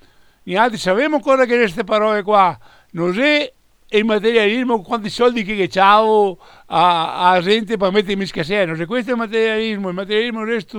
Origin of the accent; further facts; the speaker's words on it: Veneto, Italy; anche se siamo veneti